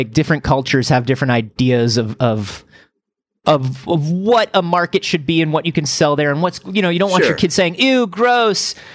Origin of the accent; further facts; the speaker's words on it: Midwest, United States; accent: Midwestern; Listen, you come over here and you say hamburger. I don't make you say it in my Midwestern ass accent.